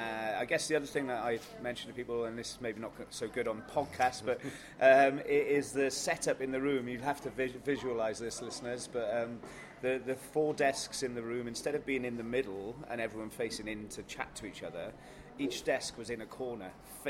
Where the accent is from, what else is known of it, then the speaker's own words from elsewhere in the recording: Wales, United Kingdom; I was born and bred in Blaenau Gwent. One of three kids there. Nantyglo Comprehensive School.